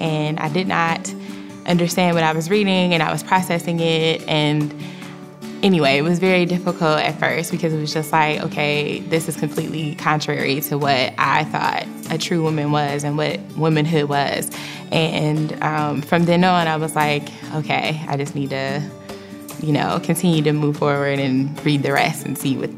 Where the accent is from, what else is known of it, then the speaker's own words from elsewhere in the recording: Cleveland, Ohio, United States; I am from Cleveland, Ohio.